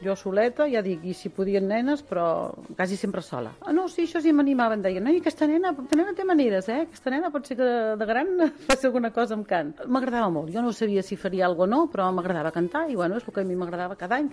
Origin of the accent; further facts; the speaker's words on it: Torelló, Catalonia, Spain; Al meu poble, a Torelló, vaig començar a fer piano i una mica de cant amb una noia que hi havia al poble que donava classes